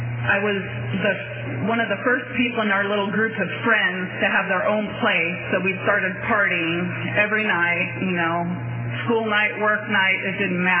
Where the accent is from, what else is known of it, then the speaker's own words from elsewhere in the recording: Seattle, Washington, United States; born there; I was born in Seattle, Washington